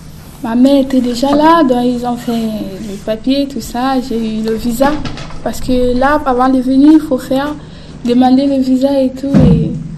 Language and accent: French; Cameroon; now in France; Il y a l'anglais, il y a le français, et il y a ce qu'on appelle au Cameroun le patois, tout. Oui, j'ai mon patois et je parle aussi mon patois. Si on compte ça comme langue, ça va faire 3.